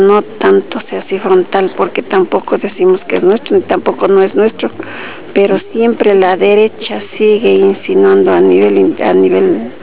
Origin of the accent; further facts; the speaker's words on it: Ecuador; Soy de Ecuador